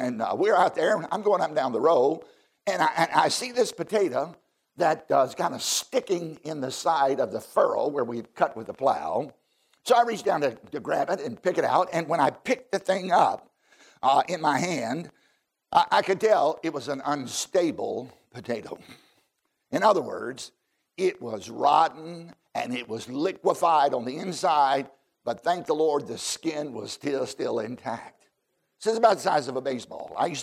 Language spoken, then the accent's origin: English; Virginia, United States; I grew up down in Southside, Virginia.